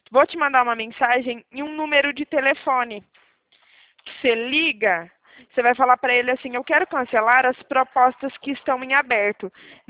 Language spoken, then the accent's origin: Portuguese; Limeira, São Paulo, Brazil; Eu falo de Limeira